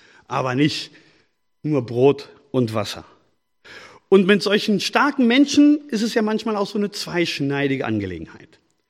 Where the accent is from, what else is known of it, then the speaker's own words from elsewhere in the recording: Spain; Und wir als Spanier kennen das auch.